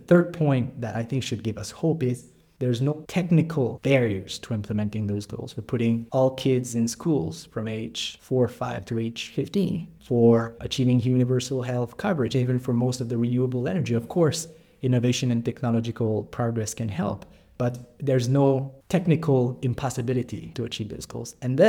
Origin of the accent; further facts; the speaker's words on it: Canada; born there; First of all, I was born in Canada, so of course, you'd be growing next to plenty of natural resources.